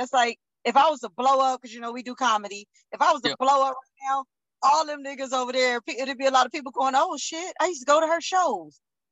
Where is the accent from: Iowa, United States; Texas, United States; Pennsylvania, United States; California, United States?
California, United States; Compton; now in Hemet, United States; I guess because I'm from Compton and grew up in Compton all my life, Compton was like a regular city.